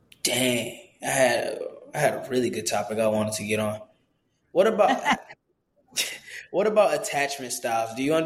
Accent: Detroit, Michigan, United States; because growing up in Detroit, that's not easy.

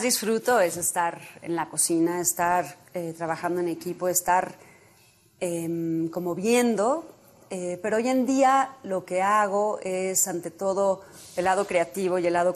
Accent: Mexico; yo siendo mexicana, estando en México y conociendo la cultura de México y sus ingredientes

